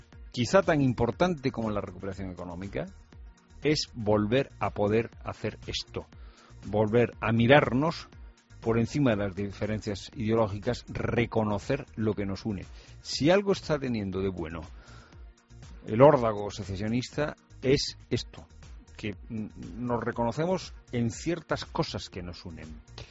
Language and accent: Spanish; Spain; somos los españoles